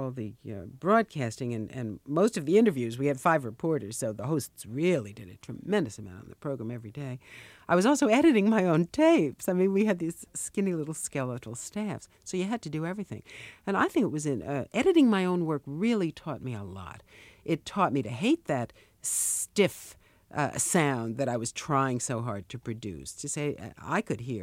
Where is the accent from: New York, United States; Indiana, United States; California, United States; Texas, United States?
New York, United States; New York City; I have a distinctive sound. And it is, you're right, I'm a New Yorker and I'm Jewish.